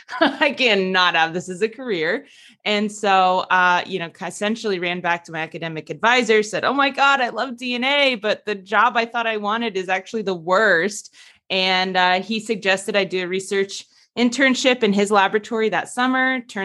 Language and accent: English; New Jersey, United States; also born or lived in Houston, Texas; So originally from New Jersey in the United States, and then I moved to Houston, Texas for 8 years